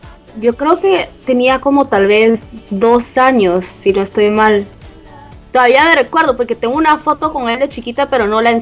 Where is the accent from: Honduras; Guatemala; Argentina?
Guatemala; ¿por qué cantas en inglés si sos de Guatemala?